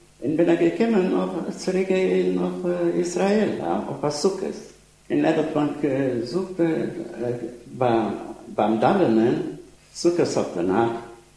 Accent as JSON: {"language": "German", "town": "Cluj-Napoca", "region": "Cluj County", "country": "Romania", "tie": "born there", "second_language": "German", "said": "Ich bin geboren in Klosenburg."}